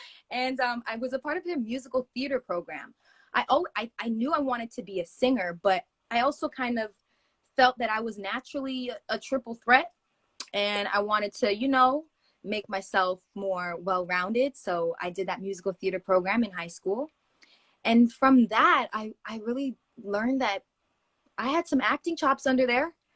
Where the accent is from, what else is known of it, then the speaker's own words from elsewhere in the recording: Toronto, Ontario, Canada; I'm from Toronto. I'm a Scarborough girl, born and raised, you know, that's my thing.